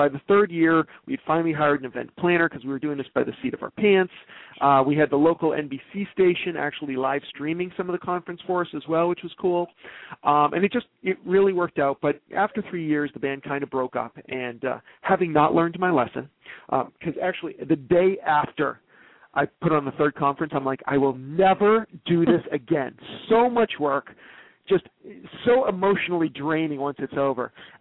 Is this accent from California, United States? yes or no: no; Massachusetts, United States; now in Maine, United States; I love Maine. I didn't grow up here. I grew up outside of Boston. But I've moved here. I will never move again. I love Maine.